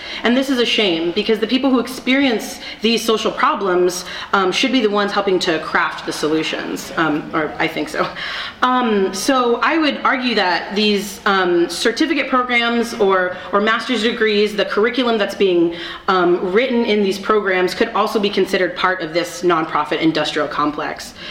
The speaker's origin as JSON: {"language": "English", "region": "California", "country": "United States", "said": "And also, I'm from the Bay Area where homelessness is really, really rampant."}